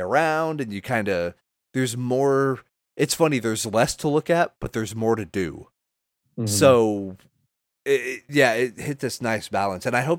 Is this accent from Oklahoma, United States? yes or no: yes; Oklahoma, United States; born there; I mean, hell, I was born in Oklahoma where they had the land run. And like now I live in Texas.